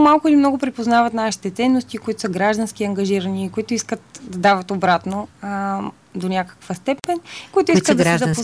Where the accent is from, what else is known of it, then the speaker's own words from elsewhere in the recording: Gotse Delchev, Blagoevgrad Province, Bulgaria; Град Гоце Делчев, в Югозападна България.